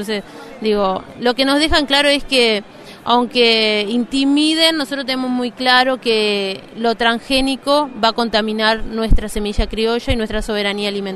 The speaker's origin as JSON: {"language": "Spanish", "region": "Canelones", "country": "Uruguay", "said": "Canelones es una provincia de Uruguay que, bueno, los habitantes nos llamamos canarios porque los primeros pobladores venían de las Islas Canarias."}